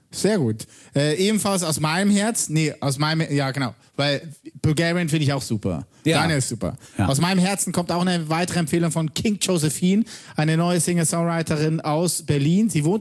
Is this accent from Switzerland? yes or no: yes; Switzerland